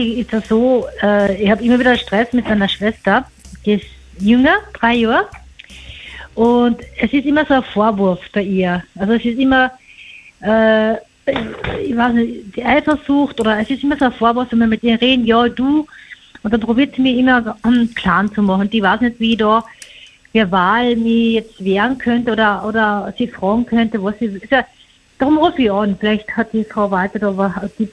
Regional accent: Vienna, Austria; Ich komme aus Wien.

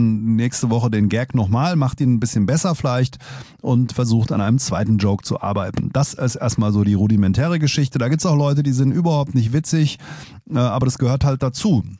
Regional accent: Hesse, Germany; da sind wir Hesse all weg, sind wir all fort

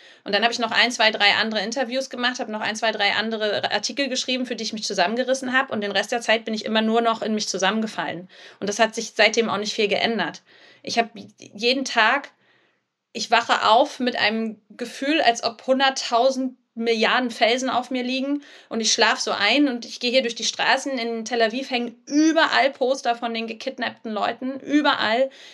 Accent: Germany; moved away as an adult; now in Israel; ich bin als Deutsche geboren, ich bin auch nicht als Jüdin geboren.

